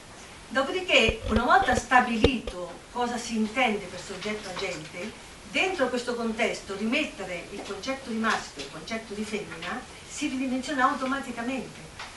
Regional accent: Milan, Lombardy, Italy; No, no, io vengo da Milano, da Milano Cermenate, Vesticino.

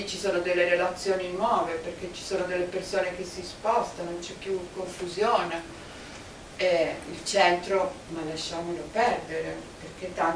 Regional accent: Tuscany, Italy; Io di origine sono toscana

